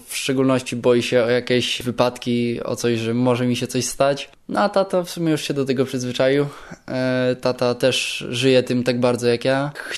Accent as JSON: {"language": "Polish", "town": "Zalesie", "region": "Pomeranian Voivodeship", "country": "Poland", "said": "pochodzę z Zalesia, z gminy Rzeczynica. Zajmuję się kartingiem. Niedawno skończyłem 18 lat"}